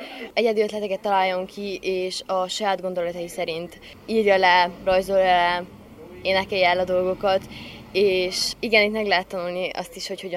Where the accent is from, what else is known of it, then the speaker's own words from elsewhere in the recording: Sfântu Gheorghe, Covasna, Romania; Sepsiszentgyörgyről.